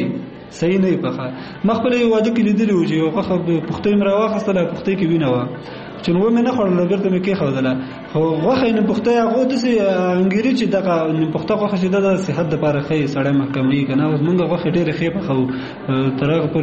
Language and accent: Pashto; Kunar, Afghanistan; زه اصلا د کونړ ولایت اوسیدونکو یم